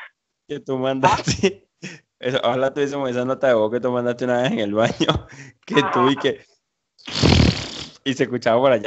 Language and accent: Spanish; Mexico; que nosotros que nos la pasamos diciendo como mexicanos que nuestra comida que es richísima